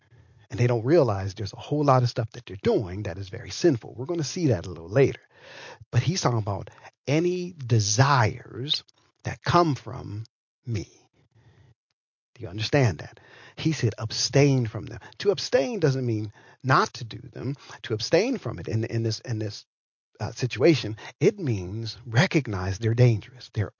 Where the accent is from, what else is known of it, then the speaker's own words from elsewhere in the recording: Pittsburgh, Pennsylvania, United States; also born or lived in Philadelphia; I remember when I came from Pittsburgh and I went to school in Philadelphia, they went, you Pittsburghians is what they used to call me. And we had a little bit of an accent compared to them.